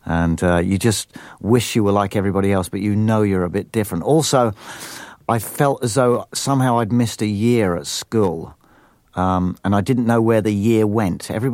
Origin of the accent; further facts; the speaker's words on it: Camberley, South East England, United Kingdom; also born or lived in London; I was born in London. I grew up in a place called Deep Cut, Camberley, Surrey, which is suburban country area, about 35 miles out of London.